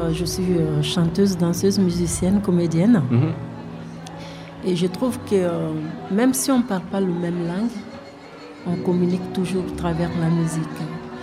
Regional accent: Burkina Faso; also born or lived in Côte d'Ivoire; now in France; je viens du Burkina Faso. Et je suis née en Côte d'Ivoire, grandant entre le Burkina et la Côte d'Ivoire. Et je suis basée sur l'Ardèche. Donc je peux dire que je suis burkinabé ardéchoise.

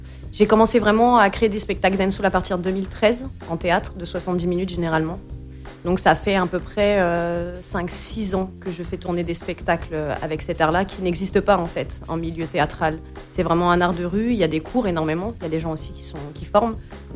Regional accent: Villefontaine, Auvergne-Rhône-Alpes, France; also born or lived in Vénissieux; je suis de Villefontaine en Haute-Isère, à côté de Lyon. Je suis née sur Vénissieux.

